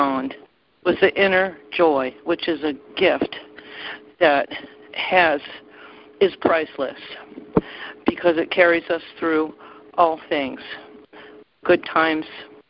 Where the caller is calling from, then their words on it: Connecticut, United States; Yes, I'm the 860 from Connecticut.